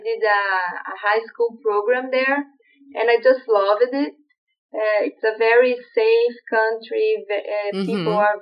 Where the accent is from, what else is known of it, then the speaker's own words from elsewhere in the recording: Brazil; I'm from Brazil.